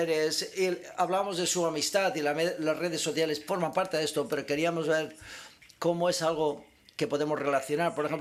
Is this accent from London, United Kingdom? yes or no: yes; Hackney, London, United Kingdom; Yo soy de Hackney, de Londres, Islington